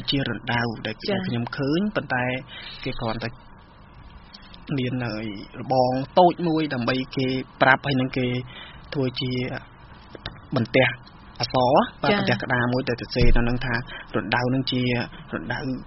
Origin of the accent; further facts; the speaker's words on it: Tram Kak, Takeo, Cambodia; ស្ថិតនៅក្នុងខេត្តតាកែវក្នុងស្រុកតាមកក